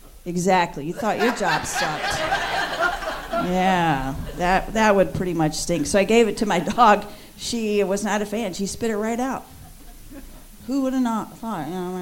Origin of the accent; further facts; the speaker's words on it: Texas, United States; I didn't know that. I'm from Texas.